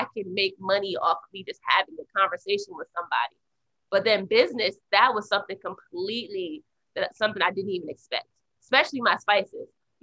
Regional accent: Minneapolis, Minnesota, United States; I'm from Minneapolis, Minnesota, born and raised.

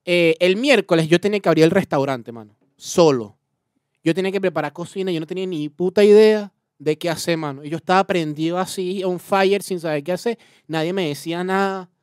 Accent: Venezuela; yo soy el único venezolano que va a salir bien parado de aquí.

